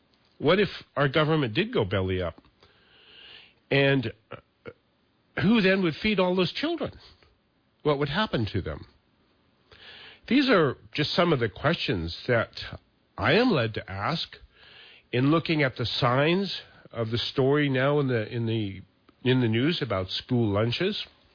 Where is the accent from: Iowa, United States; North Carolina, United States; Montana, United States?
Montana, United States; Folks, as a young hunter growing up in Montana, I was taught to recognize signs of prey, you know, deer, things like